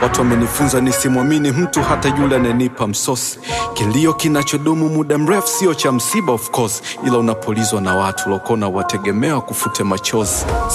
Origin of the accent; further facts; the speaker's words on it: Temeke, Dar es Salaam, Tanzania; natoka Temeke kule mbako muga mbona ruka na kukanyagana